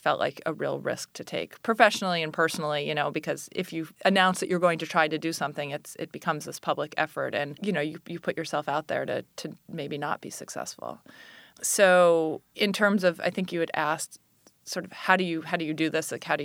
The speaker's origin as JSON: {"language": "English", "town": "New York City", "region": "New York", "country": "United States", "said": "I wanted to come back to New York City. I'm originally from New York City."}